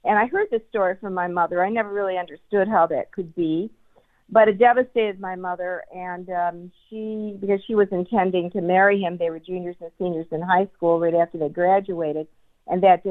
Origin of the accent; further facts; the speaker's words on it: Detroit, Michigan, United States; And even though I grew up in Detroit, we would travel every summer back to the Finger Lakes region in upstate New York, to a little town called Auburn on Owasco Lake